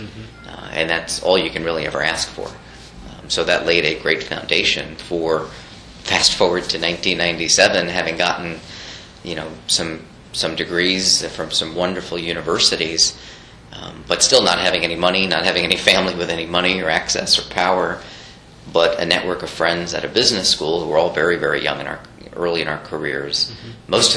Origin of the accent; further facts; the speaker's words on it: New Jersey, United States; even though I grew up in New Jersey, I had no exposure to it.